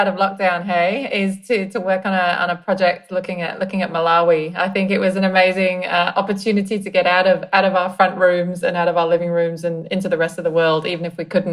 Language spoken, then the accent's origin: English; England, United Kingdom; now in Australia; I'm English originally, but I've been living in Australia for, I think I worked out, it's almost 14 years. So it very much feels like home these days.